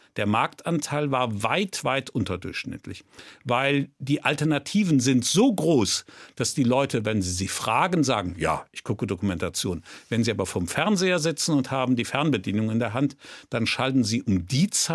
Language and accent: German; Rhineland-Palatinate, Germany; Ich bin aufgewachsen in Rheinland-Pfalz